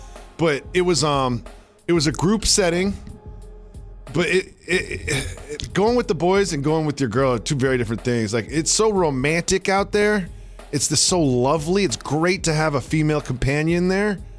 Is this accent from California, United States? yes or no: no; New Hampshire, United States; from New Hampshire.